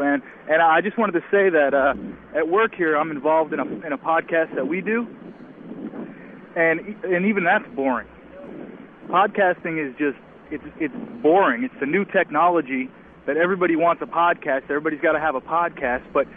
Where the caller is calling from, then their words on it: San Francisco, California, United States; I'm calling from San Francisco.